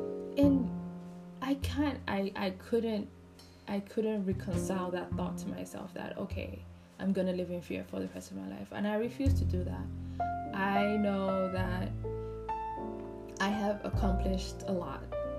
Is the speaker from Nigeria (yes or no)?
yes; Nigeria; accent: Nigerian; I was afraid my Nigerian accent was going to come out like, eh?